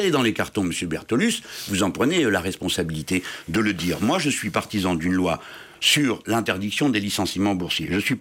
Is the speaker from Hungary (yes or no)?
no; Tangier, Tanger-Tetouan-Al Hoceima, Morocco; Les usines qui sont à Tanger, ma ville natale